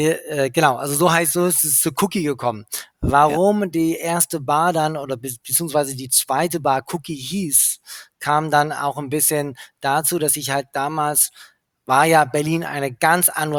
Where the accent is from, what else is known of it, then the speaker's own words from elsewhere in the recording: England, United Kingdom; weil ich bin ja in England aufgewachsen